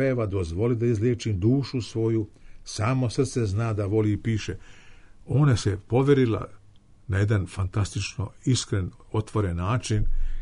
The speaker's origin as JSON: {"language": "Serbian", "town": "Vršac", "region": "Vojvodina", "country": "Serbia", "said": "ja sam iz Vršca poreklom."}